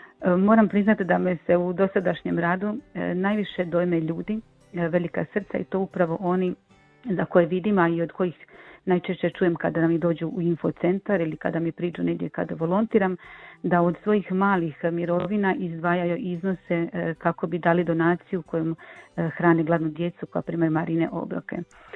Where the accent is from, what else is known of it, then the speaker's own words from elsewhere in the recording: Nova Gradiška, Brod-Posavina County, Croatia; Kako sam rodom iz Nove Gradiške i u to vrijeme tamo nije bilo volontera